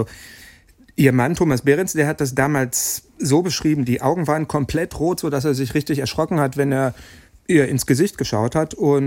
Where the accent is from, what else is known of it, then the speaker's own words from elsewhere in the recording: Dortmund, North Rhine-Westphalia, Germany; born there; Und das darf ich sagen, da ich selber ein gebürtiger Dortmunder bin